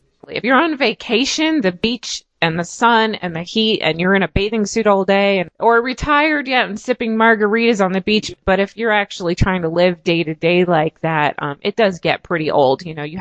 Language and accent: English; Canada; now in United States; I'm originally from Canada, actually.